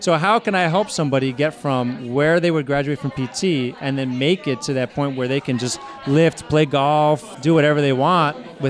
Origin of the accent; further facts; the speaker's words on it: Queens, New York, United States; I'm from Queens, Astoria.